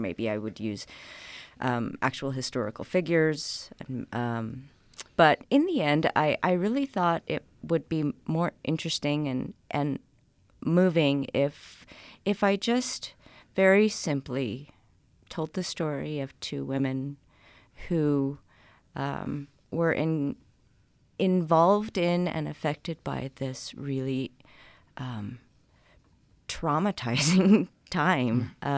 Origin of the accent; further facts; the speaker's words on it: Idaho, United States; now in Utah, United States; I grew up in Idaho, but have spent the last two decades here and consider myself a Utahn.